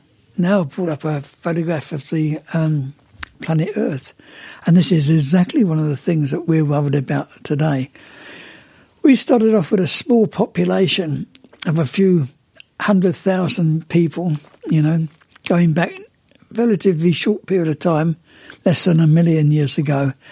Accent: England, United Kingdom; moved away; I remember when I was a kid, I come from England originally, and in the winter it was always fire

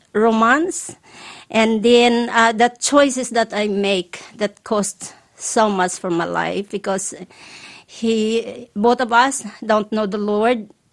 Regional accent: Featherston, Wellington, New Zealand; I'm from Featherston.

